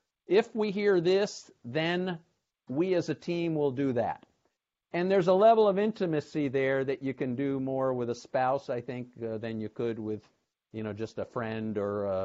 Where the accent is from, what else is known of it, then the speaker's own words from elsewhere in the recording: Bronx, New York, United States; And maybe it's just that I grew up in the Bronx and my dad was a cop